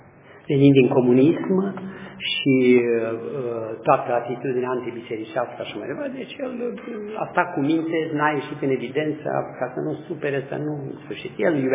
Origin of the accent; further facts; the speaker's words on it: Transylvania, Romania; sunt ardelean